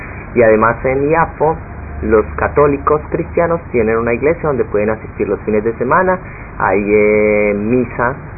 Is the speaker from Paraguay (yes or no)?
no; Colombia; moved away as an adult; now in Israel; Cuando salí de Colombia, nunca pensé que iba a salir de mi país. Siempre amaba mi país, decía que yo podía luchar por el país, y estaba en la universidad.